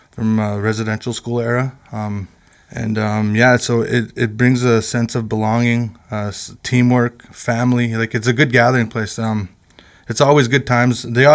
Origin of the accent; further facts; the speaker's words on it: Winnipeg, Manitoba, Canada; I got three sons and two daughters and a wife, Leanne. And I'm born and raised in Winnipeg